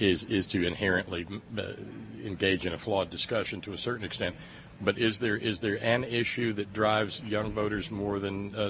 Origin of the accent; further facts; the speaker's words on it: West Virginia, United States; I come from West Virginia, and we've got the other end of the sleazy fossil fuel spectrum going on in Appalachia.